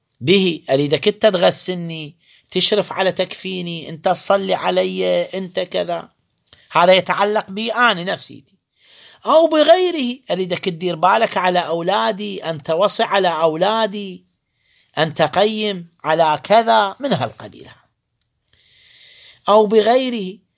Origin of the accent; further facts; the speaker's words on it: Iraq; هذا يبيعوا بخمسمائة دينار عندنا بالعراق، يعني مو غالي.